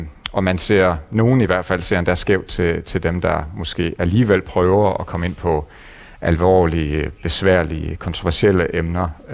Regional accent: Central Denmark Region, Denmark; accent: West Jutlandic; at jeg kommer der fra Vestjylland. Fordi min kone, hun har sagt, at altså også de sidste dage op til i dag her, så begynder jeg at tale mere og mere vestjysk.

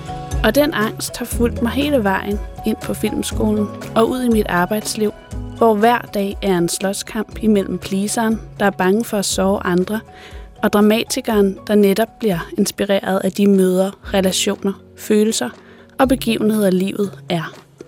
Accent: Zealand, Denmark; Jeg er vokset op i Odsherred, som er et område i det nordvestlige Sjælland.

